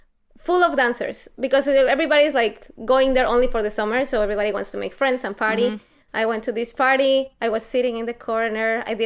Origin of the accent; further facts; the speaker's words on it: San Luis Potosí, Mexico; English is a second language; Okay, so I'm from Mexico, as you can hear by my accent. And I come from a city called San Luis Potosí.